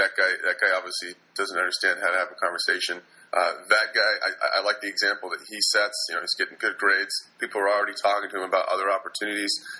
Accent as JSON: {"language": "English", "region": "California", "country": "United States", "tie": "born or raised there", "said": "growing up in the Silicon Valley, I enjoyed technology."}